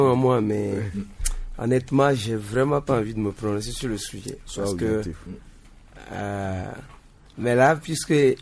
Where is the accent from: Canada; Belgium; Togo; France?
Togo; En tant que Togolais, ce que moi j'aspire et ce que je veux pour mon pays, c'est le meilleur en fait.